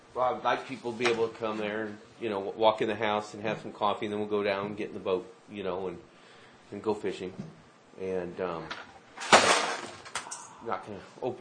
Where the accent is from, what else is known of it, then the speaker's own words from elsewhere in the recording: Ireland; I'm Irish, so I turn red.